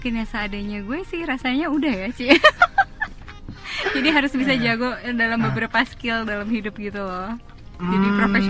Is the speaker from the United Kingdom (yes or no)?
no; Sydney, New South Wales, Australia; moved away as an adult; also born or lived in Milan, Italy; Di Sydney. Berarti lalu pindah ke Milan setelah dewasa. Jadi yang membentuk aku bukan Italia, tapi Sydney.